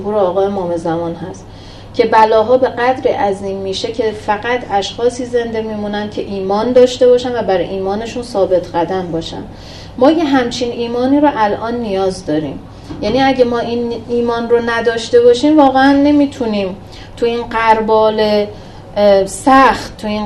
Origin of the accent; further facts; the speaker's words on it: Qom, Iran; من ننه بابام شیعه بودن، تو قم به دنیا اومدم، تو قم بزرگ شدم، شیعه بودن